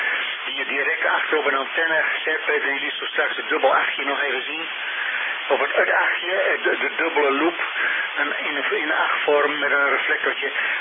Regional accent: Netherlands; we zijn wel Nederlanders natuurlijk, hè.

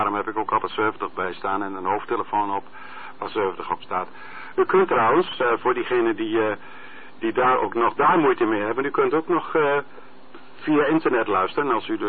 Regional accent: Assen, Drenthe, Netherlands; born there; ik ben wel Noordeling. Zelfs ik ben in Assen geboren

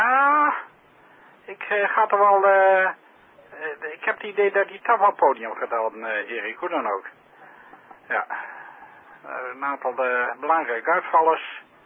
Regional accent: Friesland, Netherlands; ik ben Fries.

